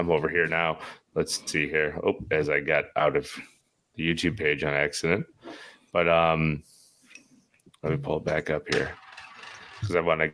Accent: Buffalo, New York, United States; So, like, you know, we're from Buffalo. They're chicken wings. Buffalo is the home of the chicken wing.

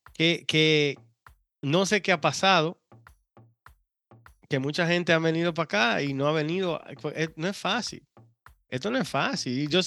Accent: Dominican Republic; en el caso de nosotros que somos dominicanos

